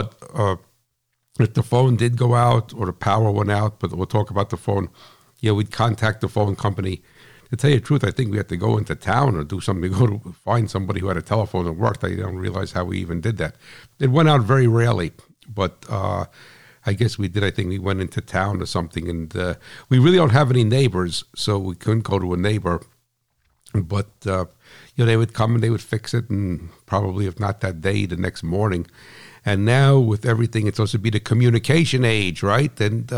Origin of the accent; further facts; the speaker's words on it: New Jersey, United States; And that's rough for me because I'm from New Jersey, right? So I got to talk with my hands.